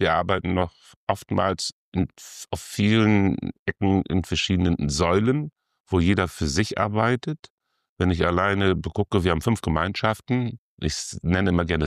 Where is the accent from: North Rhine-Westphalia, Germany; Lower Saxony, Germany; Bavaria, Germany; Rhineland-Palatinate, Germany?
Lower Saxony, Germany; gerade als Südoldenburger, muss ich sagen, komme ich aus dem Oldenburger Münsterland, bezeichnen wir das, das sind die Landkreise Kloppenburg und Vechta.